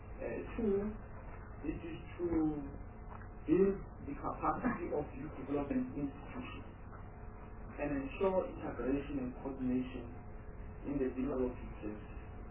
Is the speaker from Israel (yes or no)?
yes; Israel; I'm very passionate about Israel because I come from Israel.